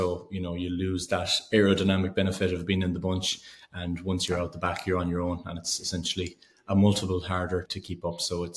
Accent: Ireland; Well, I am Irish. You were right. Good presumption.

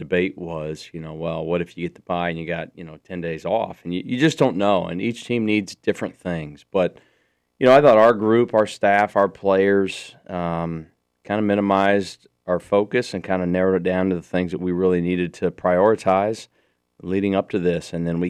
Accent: Columbia City, Indiana, United States; I grew up in Columbia City.

